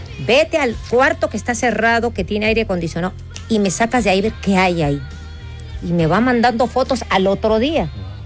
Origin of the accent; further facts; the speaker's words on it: Mexico; Que cuando yo empiezo hablar como chilena, a la gente le gusta mucho eso. Es como hacerle honor a este país de que una mexicana se aprenda todas las cosas de ustedes